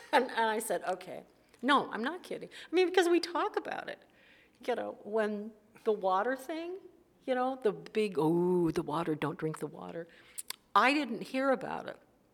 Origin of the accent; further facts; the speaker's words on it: Portland, Oregon, United States; the growing up in Portland, the library is part of growing up in Portland